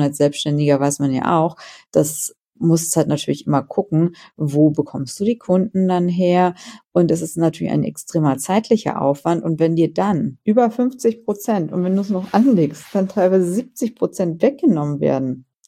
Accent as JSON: {"language": "German", "country": "Germany", "said": "ganz klar ist Deutschland leider, leider Gottes nicht mehr der Place to be. Es ist mein Liebling, mein Heimatland, mein Lieblingsland mal so gewesen."}